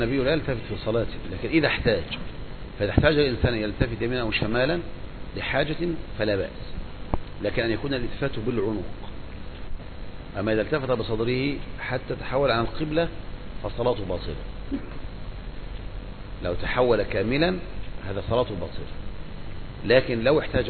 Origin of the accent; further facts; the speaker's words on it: Egypt; احنا مصريين